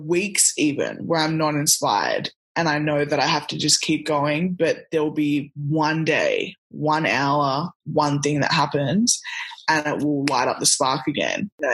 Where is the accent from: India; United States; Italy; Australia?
Australia; But then also growing up in Australia as, African-American kids, we stood out a lot.